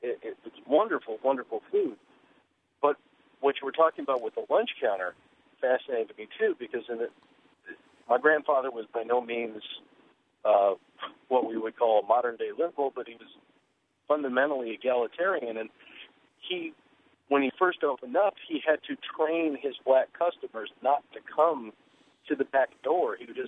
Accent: Illinois, United States; I grew up in Illinois, but my family's from Alabama.

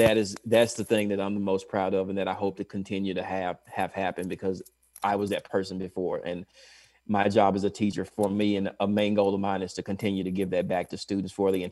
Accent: Tennessee, United States

